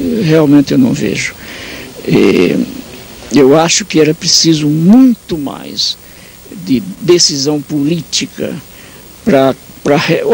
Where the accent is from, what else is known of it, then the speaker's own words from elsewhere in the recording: Brazil; Eu me sinto como brasileiro insultado.